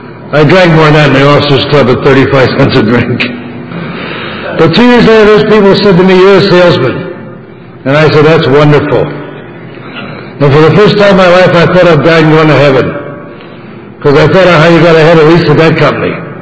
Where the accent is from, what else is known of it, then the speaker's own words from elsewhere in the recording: New Jersey, United States; I was born and raised in New Jersey, went to school in Philadelphia, came to California cadets.